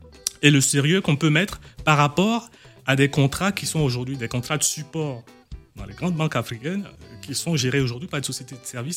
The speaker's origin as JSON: {"language": "French", "country": "Togo", "said": "je suis togolais. Effectivement, je vais souvent à Lomé, hein, avec la famille."}